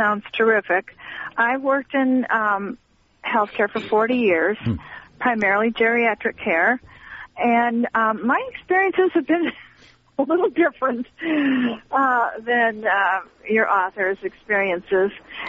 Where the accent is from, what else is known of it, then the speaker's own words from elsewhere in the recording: Michigan, United States; and I'm from Michigan, so I worked in Michigan at one of the worst nursing homes in the whole world when I started out.